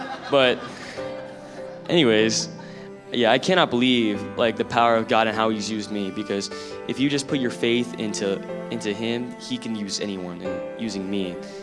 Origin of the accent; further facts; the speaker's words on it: California, United States; we come from California every year for this great, amazing conference.